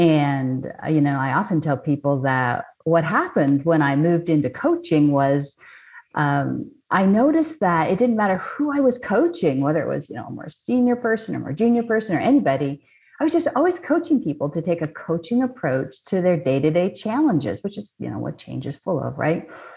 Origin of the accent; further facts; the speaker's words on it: Canada; I'm originally from Canada.